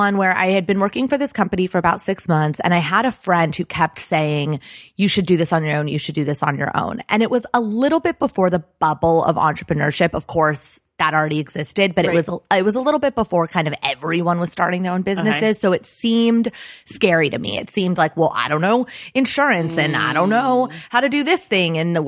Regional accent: Los Angeles, California, United States; So I grew up in Los Angeles and I didn't really know what I wanted to do.

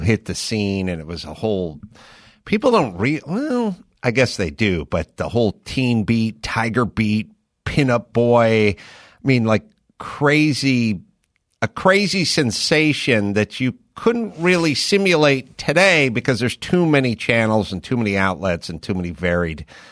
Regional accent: North Hollywood, California, United States; born there; Yeah, everyone thinks I'm that guy, but I was born in North Hollywood.

